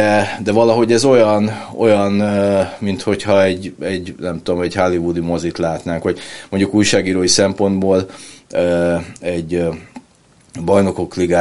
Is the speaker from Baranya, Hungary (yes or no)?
no; Budapest, Hungary; Budapesten nőttem fel, meg egyébként nagyon kötődöm Budapesthez